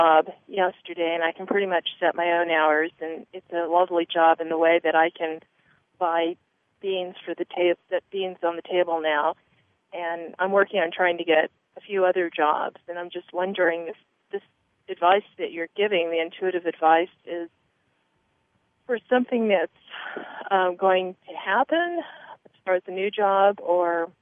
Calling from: Tucson, Arizona, United States; I'm calling in from Tucson.

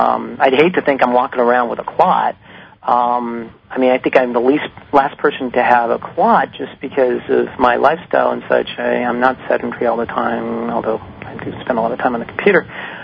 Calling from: East Coast, United States; I'm calling from the East Coast, and first-time listener, first-time caller.

